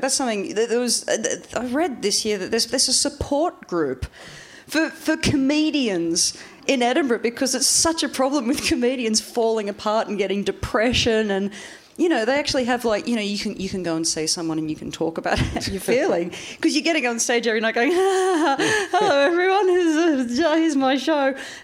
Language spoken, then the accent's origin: English; Australia; I am from Australia.